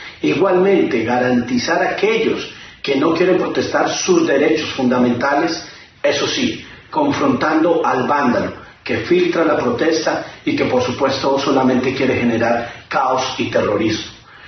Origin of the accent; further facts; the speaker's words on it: Colombia; que Colombia avance en una política pública donde todos podamos pasar la página y unirnos como colombianos.